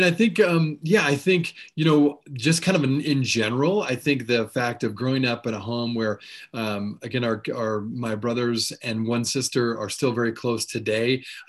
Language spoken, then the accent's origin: English; Columbus, Indiana, United States; born there; So I was born in Columbus, Indiana. It's a town just south of Indianapolis.